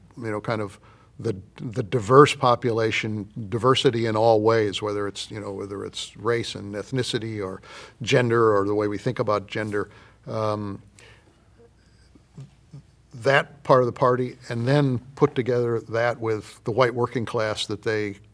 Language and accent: English; Illinois, United States; I remember talking to a couple of older guys in my home state of Illinois back in the early summer